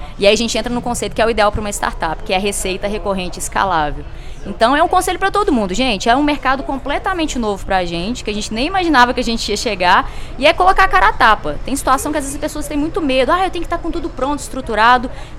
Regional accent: Belo Horizonte, Minas Gerais, Brazil; accent: mineira; now in Nova Lima, Brazil; Ó, eu sou aqui de Minas mesmo, de Belo Horizonte. Moro hoje em Nova Lima, que é uma região mais fresquinha. O sotaque não nega, de mineira. Moro aqui pertinho de BH, em Nova Lima, região mais fresquinha aqui.

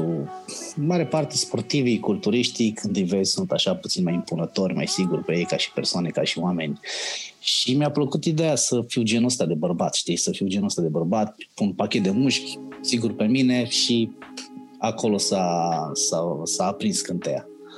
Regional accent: Izvin, Timiș County, Romania; De acolo de unde sunt eu, din Izvin, că eu sunt din Izvin, din Timișoara, un satuleț lângă Izvin

